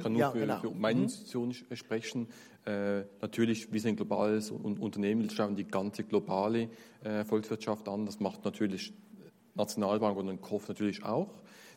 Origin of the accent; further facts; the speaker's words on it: Basel, Basel-Stadt, Switzerland; Ich bin Basler, FCB-Fan.